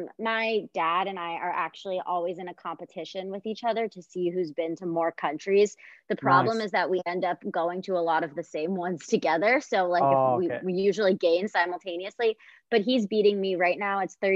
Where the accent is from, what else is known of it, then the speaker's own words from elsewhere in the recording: Philadelphia, Pennsylvania, United States; Growing up in Philadelphia, it's very cultural for sure. There's you know, a lot to learn. We have the Constitution Center.